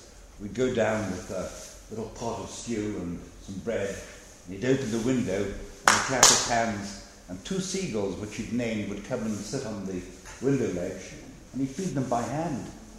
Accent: Isle of Man; As a lad growing up on the Isle of Man, when introducing myself to people and saying, you know

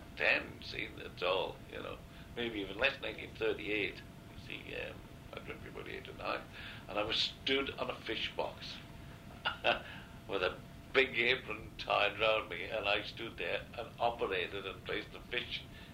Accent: Peel, Isle of Man; Well, I was born in Peel and brought up in Peel

